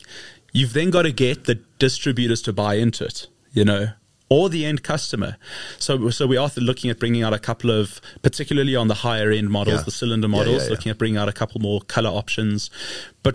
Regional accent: South Africa; particularly as South African producers, to go to the world and say, guys, we're better than the rest.

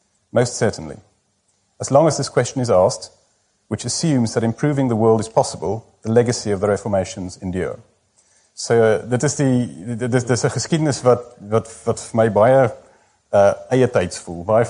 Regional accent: Transvaal, South Africa; ek groot geword het in die Transvaalse platteland, NG Kerk

